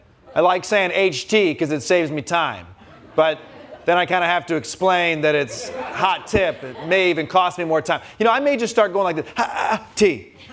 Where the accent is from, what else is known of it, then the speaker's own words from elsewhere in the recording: Michigan, United States; Look, I'm from Michigan. In the winter, we had so many snow days, I barely went to school.